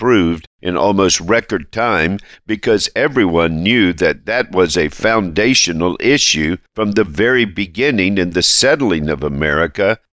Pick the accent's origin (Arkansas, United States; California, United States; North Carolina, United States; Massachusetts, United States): North Carolina, United States; now in Alabama, United States; Well, Tom, just to be accurate, my home state is North Carolina, where you live, and North Carolina, in their analysis, ranked 30th. My present state, which is my adopted home state, which I love dearly, Alabama, has been ranked 12th.